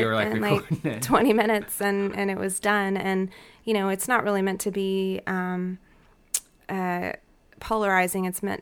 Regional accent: Justin, Texas, United States; also born or lived in Denton; Well, I grew up in Justin, Texas

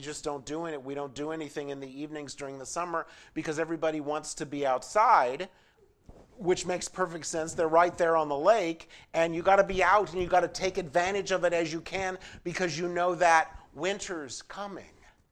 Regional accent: San Diego, California, United States; But keeping in mind that I was born and raised in San Diego, so winter, anything below 50 degrees, snow, rain, all of these weather things were amazing experiences.

